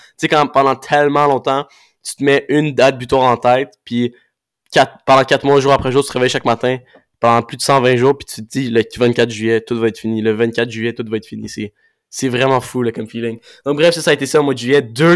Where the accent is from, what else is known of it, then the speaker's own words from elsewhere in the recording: Laval, Quebec, Canada; now in Drummondville, Canada; moi, je viens de Laval. J'ai grandi toute ma vie à Laval-Montréal, puis j'ai déménagé à Drummondville, qui est à 1h30 au sud de Laval-Montréal.